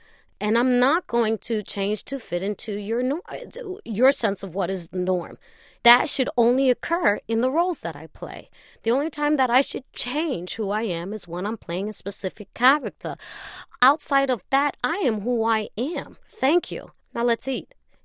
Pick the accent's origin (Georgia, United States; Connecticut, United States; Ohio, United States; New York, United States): New York, United States; Bushwick; I don't regret growing up in Bushwick at all.